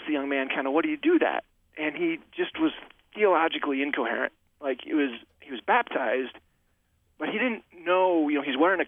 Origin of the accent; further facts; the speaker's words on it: Michigan, United States; I grew up in Western Michigan.